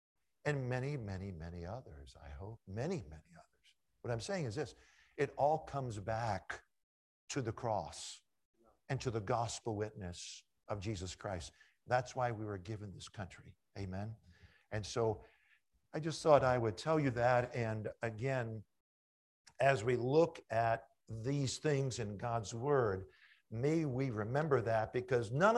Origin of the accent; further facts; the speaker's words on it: Washington metropolitan area, United States; growing up outside of Washington, D.C., as a little boy, I thought, it'd be really something to meet the president.